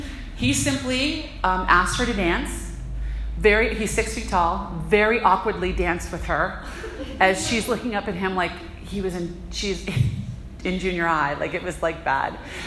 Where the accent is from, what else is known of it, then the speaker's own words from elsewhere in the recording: Rockville, Maryland, United States; I grew up in Rockville, Maryland, so I'm a Maryland girl.